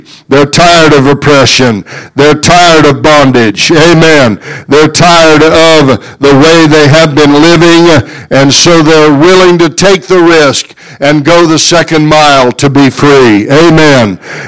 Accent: United States; I'm glad I live in America today. Praise God. I'm glad I'm an American today.

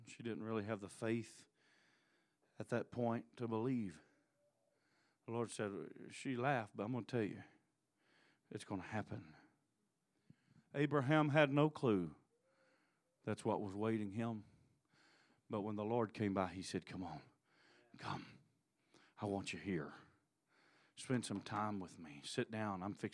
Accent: Tulsa, Oklahoma, United States; I'm from Tulsa

